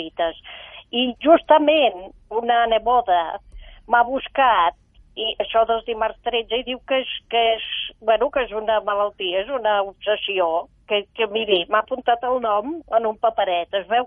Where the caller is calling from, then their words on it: Sant Cugat del Vallès, Catalonia, Spain; de Sant Cugat.